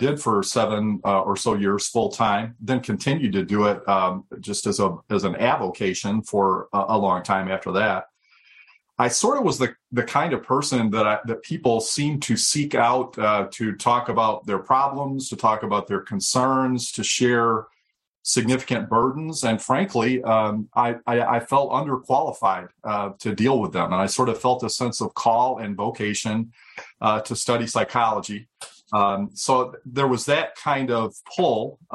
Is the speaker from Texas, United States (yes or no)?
no; Flint, Michigan, United States; I grew up in Flint, Michigan, came from some interesting roots